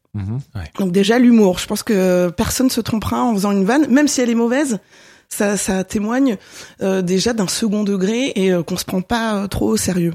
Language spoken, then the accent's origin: French; Paris, Île-de-France, France; je suis une Parisienne de 36 ans